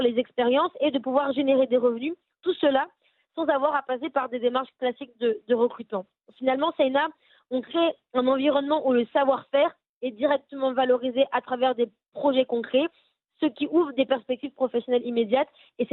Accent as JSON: {"language": "French", "country": "Madagascar", "tie": "born or raised there", "also_born_or_lived": "Côte d'Ivoire", "said": "c'est une histoire d'amour entre moi et Madagascar, mais aussi l'Afrique, puisque je suis née en Côte d'Ivoire. Et en grandissant à Madagascar quelques années après"}